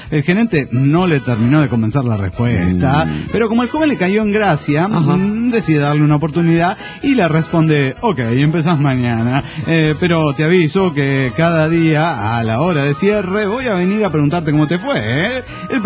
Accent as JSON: {"language": "Spanish", "town": "Axochiapan", "region": "Morelos", "country": "Mexico", "said": "de Axo Chapa, Morelos"}